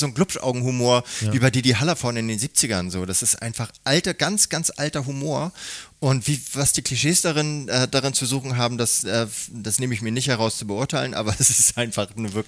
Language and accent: German; Munich, Bavaria, Germany; Ja, aber selbst als Münchner